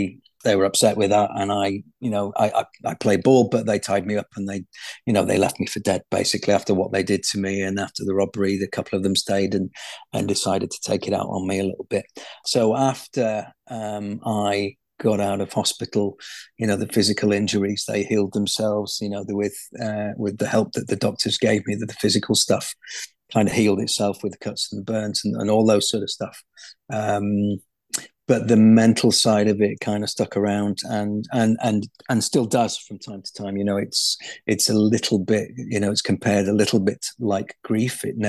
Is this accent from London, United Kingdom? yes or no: no; North West England, United Kingdom; You know, obviously growing up in Merseyside, the ball's around, not oval, and you kick it, you don't pick it up.